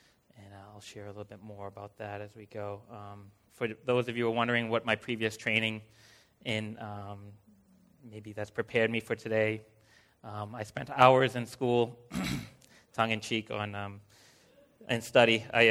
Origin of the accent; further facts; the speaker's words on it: Lynn, Massachusetts, United States; I was born and raised in Lynn. I was actually born in Lynn Hospital, actually, too, so I spent a lot of time in Lynn.